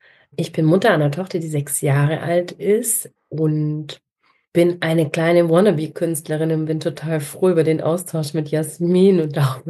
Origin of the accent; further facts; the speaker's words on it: Germany; now in Munich, Germany; Ich bin ja am Bodensee groß geworden. Ich vermisse einfach die Nähe zu diesem wunderschönen See.